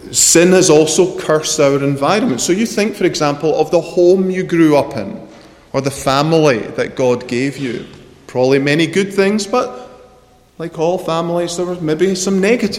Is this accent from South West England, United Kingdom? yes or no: no; Scotland, United Kingdom; I come from Scotland, in case you hadn't noticed that. And I pastored in an area of Scotland, the Northwest Highlands